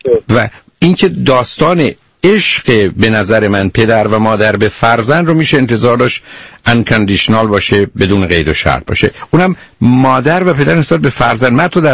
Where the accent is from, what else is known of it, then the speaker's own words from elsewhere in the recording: Iran; برخی از ما ایرانی ها مثلا در خارج از ایران هستیم